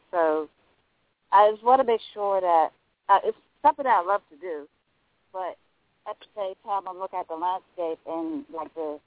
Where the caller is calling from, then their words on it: Pittsburgh, Pennsylvania, United States; I'm calling from Pittsburgh.